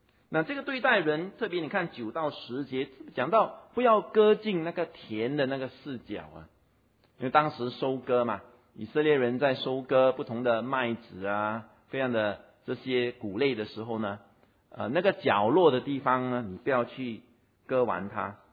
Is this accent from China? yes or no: no; Singapore; 我们新加坡人也上了世界排行榜